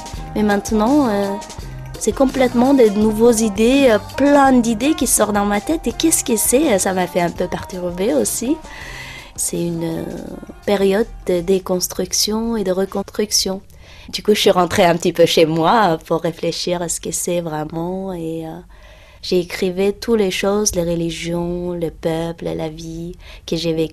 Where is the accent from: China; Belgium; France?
China; Xinjiang; Je viens de la Chine. Nord-ouest de la Chine, en fait, c'était Turkestan. Et ça fait 66 ans qu'on est sous le pouvoir de la Chine, comme Tibet